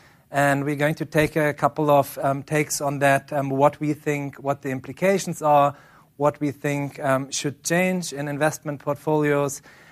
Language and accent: English; Germany; accent: German; English is a second language; I just want to start by saying sorry for my German accent.